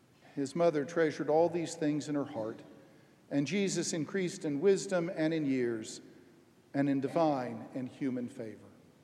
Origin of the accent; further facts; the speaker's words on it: Texas, United States; And unlike here, growing up in Texas, children sat through the entire worship service.